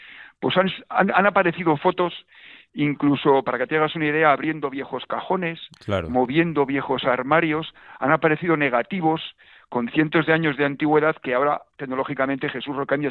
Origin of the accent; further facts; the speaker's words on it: La Rioja, Spain; ¿Por qué somos riojanos y cómo somos?